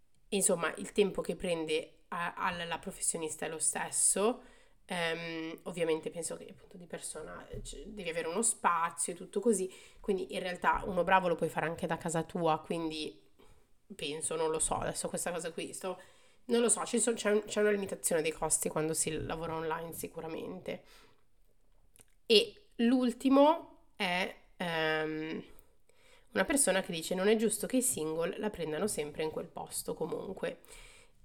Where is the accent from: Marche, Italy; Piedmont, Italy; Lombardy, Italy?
Lombardy, Italy; Sedriano; lo facessi a appunto Sedriano, da dove vengo io